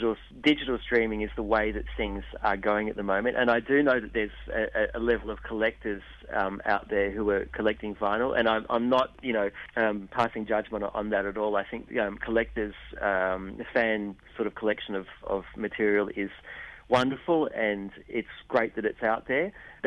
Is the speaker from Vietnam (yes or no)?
no; Australia; it didn't represent my values as an Australian.